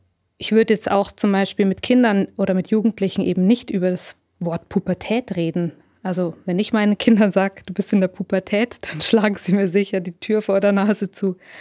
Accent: Munich, Bavaria, Germany; Ich komme aus München, das ist eine Großstadt, also Luzern ist da nichts dagegen.

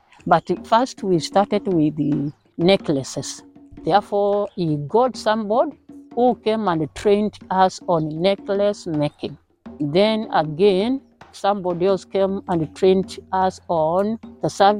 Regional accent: Siedha, Kenya; from Kiangin location, Kiangin sub-location, Siedha village.

